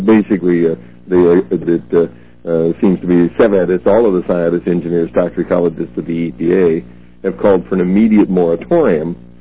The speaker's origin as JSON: {"language": "English", "country": "United States", "said": "I'm just doing it because I'm an American, and I know what it's doing to our country."}